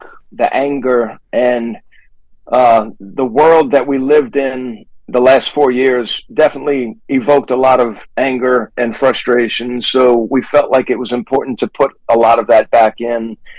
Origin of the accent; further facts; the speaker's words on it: New Orleans, Louisiana, United States; We're from New Orleans, and there's a lot of groove music here that isn't even heavy metal or punk, just traditional New Orleans music